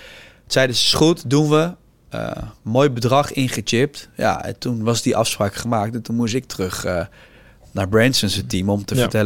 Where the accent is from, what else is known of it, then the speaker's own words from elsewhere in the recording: The Hague, South Holland, Netherlands; want ik kom zelf ook uit Den Haag.